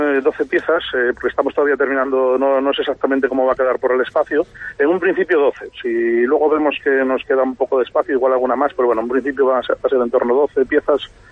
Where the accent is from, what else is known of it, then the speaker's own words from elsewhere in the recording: Navelgas, Asturias, Spain; un concurso internacional de folk que hacíamos desde mi tierra en Asturias, desde Navelgas